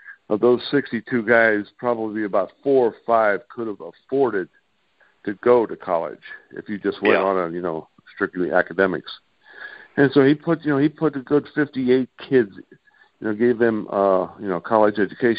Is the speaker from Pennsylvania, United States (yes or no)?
yes; Butler, Pennsylvania, United States; my hometown, Butler, Pennsylvania, which is about 25 miles north.